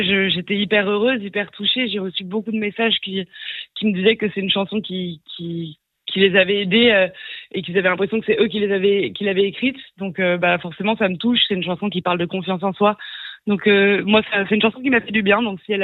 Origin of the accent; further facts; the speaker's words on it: Lyon, Auvergne-Rhône-Alpes, France; je suis lyonnaise, donc je suis pas si loin.